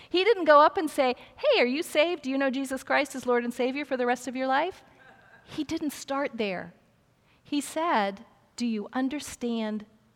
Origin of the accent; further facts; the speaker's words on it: Ohio, United States; I'm from Ohio. You know, what do I do now?